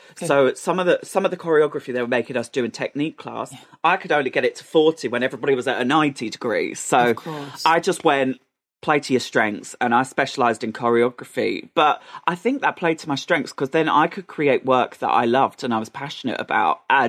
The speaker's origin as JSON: {"language": "English", "region": "East of England", "country": "United Kingdom", "tie": "born or raised there", "said": "as a little boy growing up in Essex, I was like, I'm no singer."}